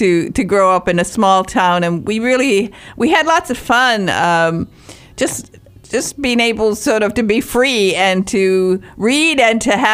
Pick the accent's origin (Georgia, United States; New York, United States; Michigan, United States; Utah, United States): Michigan, United States; I was born in the Upper Peninsula, and I'm a Youper.